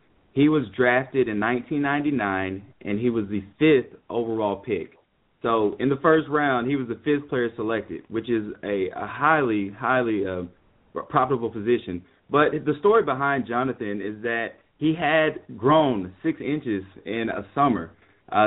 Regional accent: Alabaster, Alabama, United States; Born and raised in a suburb south of Birmingham, Alabama, known as Alabaster. And I grew up there the first 18 years of my life prior to going to the University of Louisville in Kentucky.

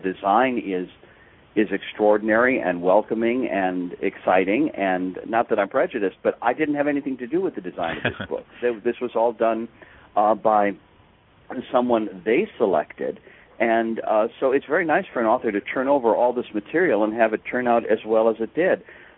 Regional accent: Wisconsin, United States; That Judy had made other movies that were on the Milwaukee Late Show. I grew up in Wisconsin.

